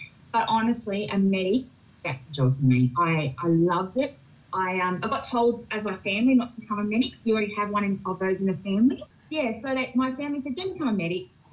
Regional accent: Nowra, New South Wales, Australia; Third generation. My parents are Army. So all I have known and lived and breathed is the defense. So I joined up when I was 19 from Nowra, which is in the south coast of New South Wales.

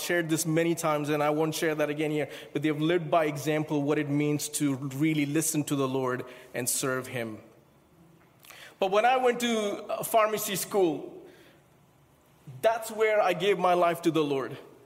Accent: India; Growing up in India, I saw a lot of hard things happening around my family and in our community

